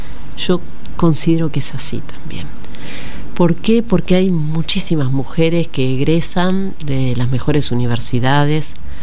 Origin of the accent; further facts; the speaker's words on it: Rosario, Santa Fe, Argentina; Yo soy de Rosario y me pongo a pensar con gente que viene de otros lugares